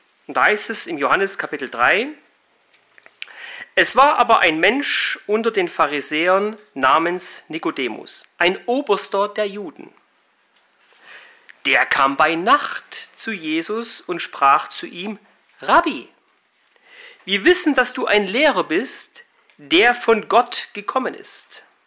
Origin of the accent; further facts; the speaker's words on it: Saxony, Germany; now in Monheim am Rhein, Germany; Ich bin ein gebürtiger Erzgebirgler, wohne seit 2017 in Monheim am Rhein, das ist bei Düsseldorf. Und bin seit Montag hier in Hagen